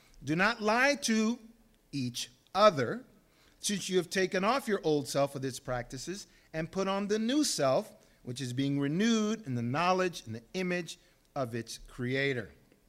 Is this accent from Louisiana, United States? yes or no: yes; Louisiana, United States; as we say in South, where I grew up in South Louisiana